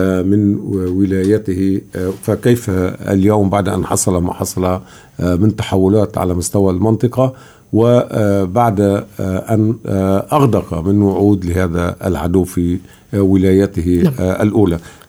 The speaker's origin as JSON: {"language": "Arabic", "country": "Lebanon", "said": "بالنسبة لنا كلبنانيين"}